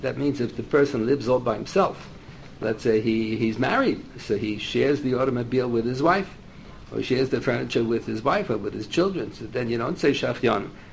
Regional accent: United States; I'm an American. I don't see the difference of boy and a girl.

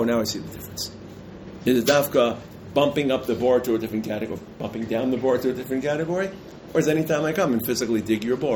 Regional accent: Brooklyn, New York, United States; I'm from Brooklyn.

